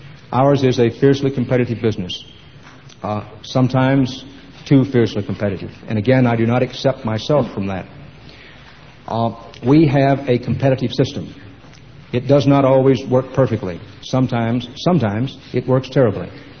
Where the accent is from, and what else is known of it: Texas, United States